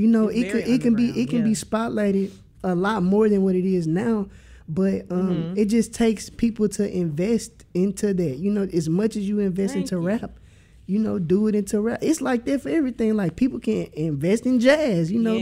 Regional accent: Memphis, Tennessee, United States; Yeah, I'm from Raleigh. Exit 8.

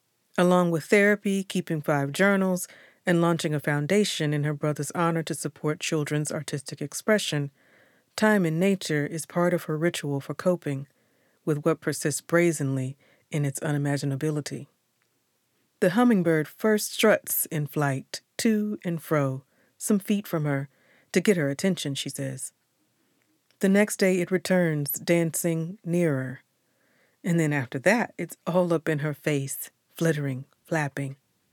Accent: Memphis, Tennessee, United States; for MLK50.com. I'm a writer from Memphis.

